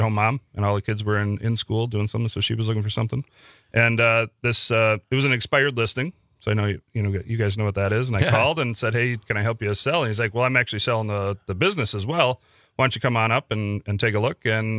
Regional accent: Bellevue, United States; Well, I grew up in Bellevue, and then once I got a little older after college

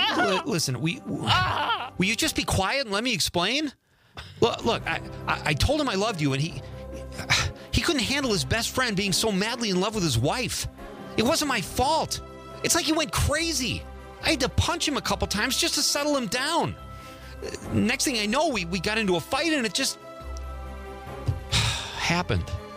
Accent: Chicago, Illinois, United States; we're Bears fans because we came from Chicago

